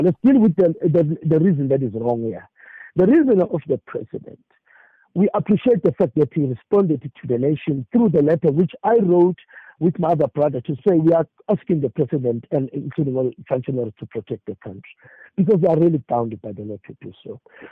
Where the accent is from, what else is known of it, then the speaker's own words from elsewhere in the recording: South Africa; Now, my brother, having said that, in being concerned as a South African, and absolutely not that I am